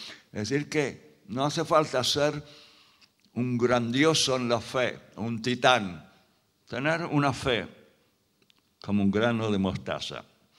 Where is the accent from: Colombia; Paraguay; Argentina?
Argentina; born there; Sabéis que nací en la Argentina y al diccionario a veces hablando mal y pronto lo llamamos el mataburros